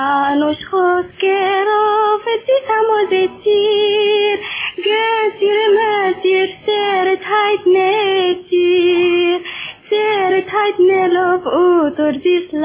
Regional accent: Egypt; born there; ما دام مولوده في مصر وماما وبابا كلهم مولودين في مصر يبقى مصر

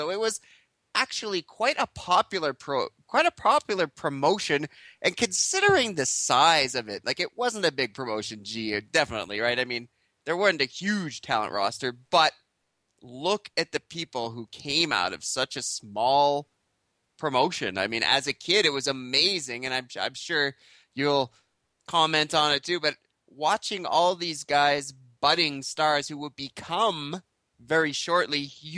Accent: Calgary, Alberta, Canada; Definitely, growing up in Calgary, as a kid, I was a big wrestling fan in general.

